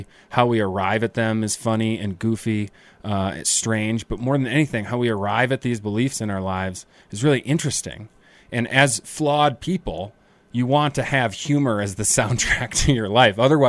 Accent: Chicago, Illinois, United States; And yes, I say kombucha because I'm from Chicago.

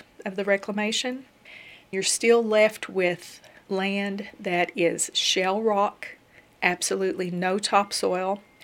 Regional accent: Appalachia, United States; I'm from the Appalachian Mountains. Grew up in a small coal mining town.

